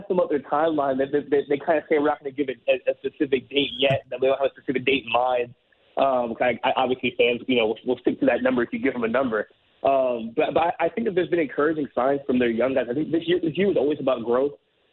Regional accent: Baltimore, Maryland, United States; I'm originally from Baltimore, and so they have a funny song as well.

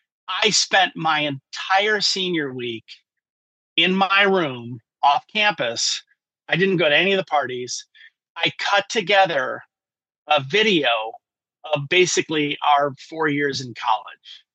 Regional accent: Chicago, Illinois, United States; when we were younger, growing up in Chicago, we actually did a little bit of modeling and acting.

